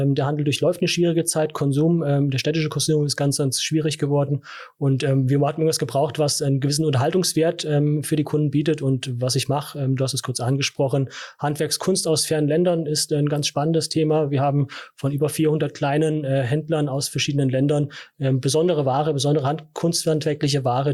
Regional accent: Flieden, Hesse, Germany; also born or lived in Fulda; Ich bin in Fulda geboren, in Flieden genauer gesagt, groß geworden und auch in Neuf zur Schule gegangen

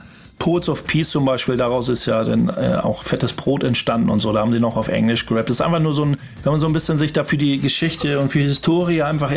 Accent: Hamburg, Germany; Wir kommen aus Hamburg

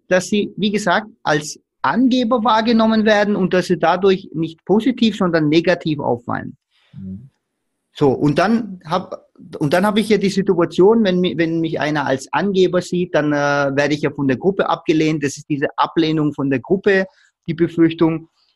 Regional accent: Baden-Württemberg, Germany; Ich komme hier aus dem Stuttgarter Raum

